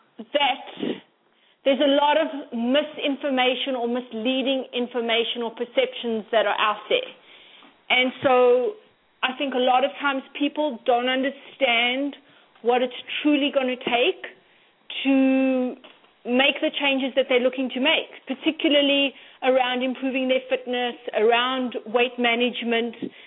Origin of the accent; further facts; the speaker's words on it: South Africa; So I grew up in South Africa